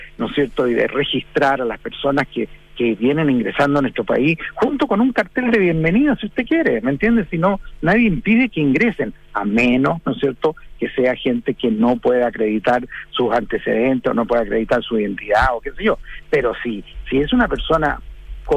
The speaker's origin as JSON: {"language": "Spanish", "town": "Iquique", "region": "Tarapacá", "country": "Chile", "said": "Yo soy iquiqueño, he visto la evolución que ha tenido la criminalidad."}